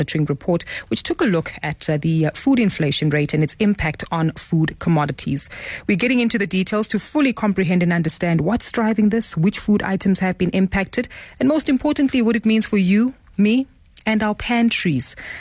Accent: South Africa; but also for us as South African consumers

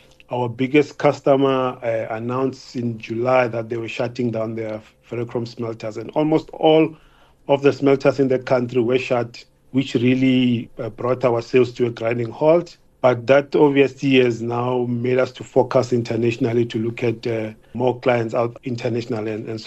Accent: South Africa; We are proudly South African.

